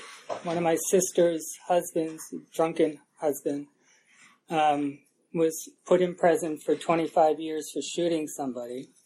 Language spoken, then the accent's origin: English; Massachusetts, United States; when I grew up in Massachusetts, and for 1 year, Massachusetts had the drinking age at 18.